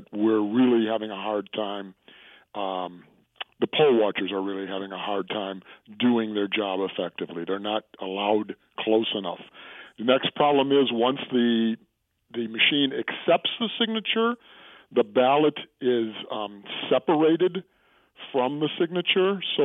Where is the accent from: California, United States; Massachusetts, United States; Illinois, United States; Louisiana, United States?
Illinois, United States; Chicago; And then I'm also originally from Chicago.